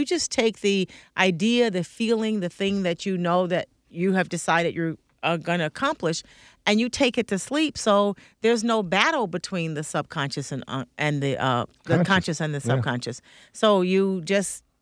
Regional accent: Arkansas, United States; I grew up in the South and in Arkansas. So there was a lot of racial violence.

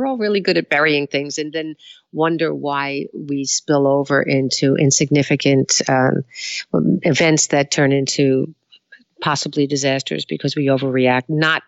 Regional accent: Long Island, New York, United States; also born or lived in Flushing; I was born in Flushing, New York and moved out to Long Island where I was raised. I have six siblings.

